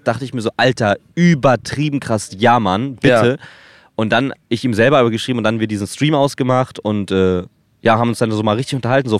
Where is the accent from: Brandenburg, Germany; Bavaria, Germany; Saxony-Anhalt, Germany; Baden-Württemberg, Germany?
Brandenburg, Germany; Potsdam; ich komme aus Potsdam, ja. Ich war viel in Berlin in meiner Jugend.